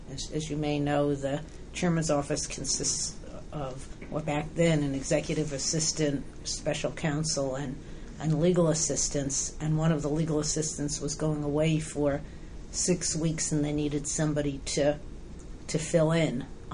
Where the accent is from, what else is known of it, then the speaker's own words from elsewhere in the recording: New York, United States; I could have gone to New York, and I was from New York, but I didn't want to go back there.